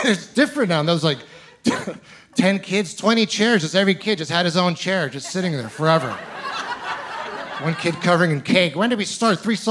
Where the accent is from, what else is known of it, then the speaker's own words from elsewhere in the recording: Ontario, Canada; I'm originally from Ontario.